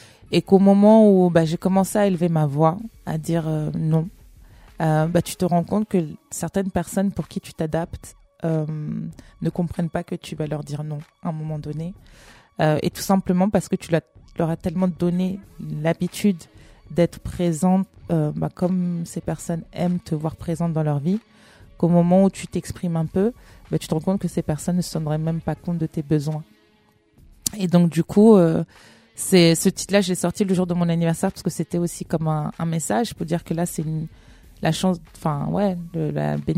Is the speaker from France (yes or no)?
no; Cameroon; Mais après, dans le fond, je suis camerounaise. Faut savoir qu'au Cameroun, le français, l'anglais, c'est les langues officielles.